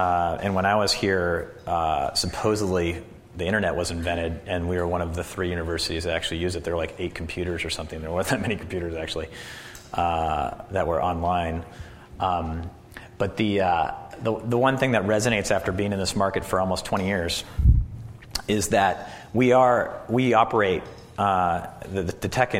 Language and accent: English; Minnesota, United States; I mean, I grew up in Minnesota, but a lot of your growing up is in college.